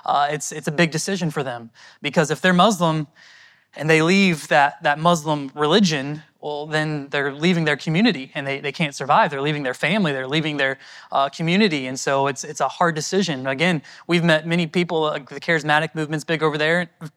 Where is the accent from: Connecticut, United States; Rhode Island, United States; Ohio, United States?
Ohio, United States; Dayton; We're from Dayton, Ohio, home church there in West Carrollton